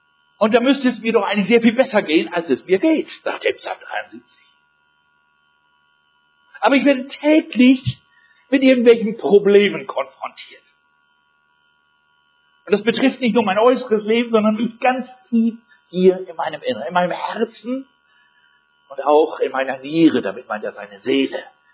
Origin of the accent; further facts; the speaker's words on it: Germany; so ungefähr wie in den 50er Jahren bei uns hier in Deutschland in der Nachkriegszeit. Ich kann mich daran erinnern, dass ich da als Kind in die Erholungsferien geschickt wurde